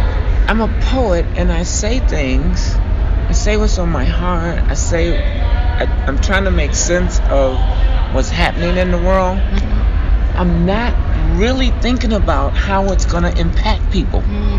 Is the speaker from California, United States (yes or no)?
no; Chicago, Illinois, United States; now in Minneapolis, United States; Born and raised in Chicago, though. I do want to, that's my hometown. I love Chicago. Chicago shaped me.